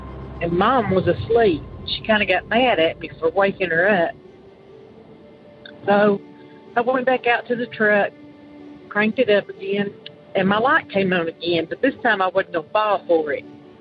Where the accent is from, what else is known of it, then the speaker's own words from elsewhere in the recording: Texas, United States; I'm from Extreme Northeast Texas.